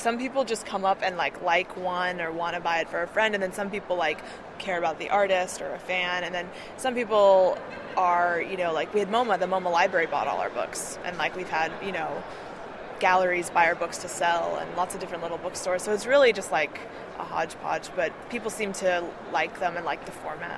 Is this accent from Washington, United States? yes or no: no; Berkeley, California, United States; I grew up in Berkeley, California, so these kinds of values.